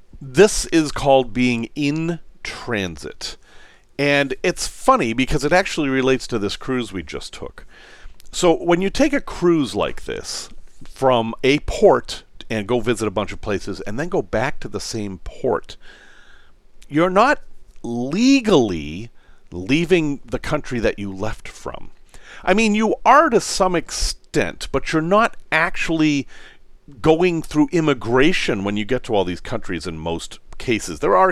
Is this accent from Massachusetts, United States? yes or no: yes; Salem, Massachusetts, United States; Growing up in Salem, Mass., just to confuse things, I loved history.